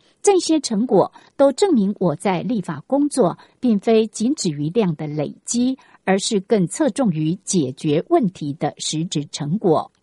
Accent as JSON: {"language": "Chinese", "region": "Keelung", "country": "Taiwan", "tie": "born or raised there", "said": "我透过社群媒体分享基隆的美食，介绍基隆的美好，是希望让更多人认识我的家乡"}